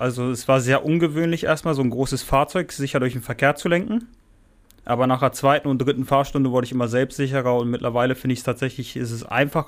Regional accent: Hanover, Lower Saxony, Germany; Ich komme tatsächlich aus Hannover

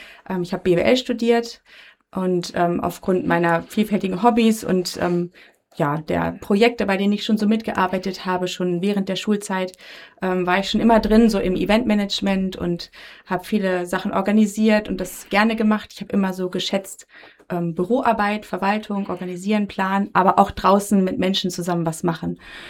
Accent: Hameln, Lower Saxony, Germany; Ich bin 39 Jahre alt. Ich bin in Hameln geboren und hier aufgewachsen auf einem Bauernhof.

